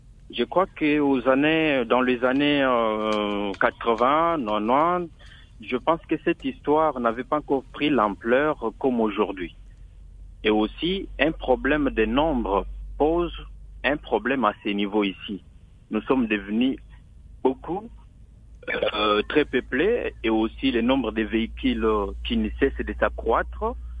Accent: Kananga, Kasaï-Central, DR Congo; now in Kinshasa, DR Congo; Moi, je viens du Kassai Central. Je crois que au Kassai Central, précisément à Kananga, on n'a jamais connu une histoire d'embouteillage.

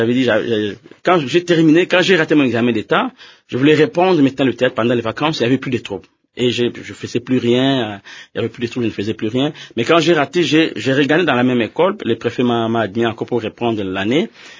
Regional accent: Kinshasa, DR Congo; Je suis né à Yolo, sur l'avenue Fimi, numéro 14 et bis. Je suis né et grandi là-bas.

